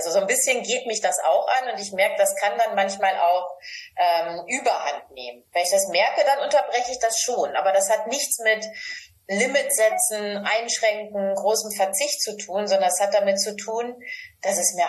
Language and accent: German; Northern Germany, Germany; Ich komme aus Norddeutschland. Da ist Grünkohl Pflicht im Winter.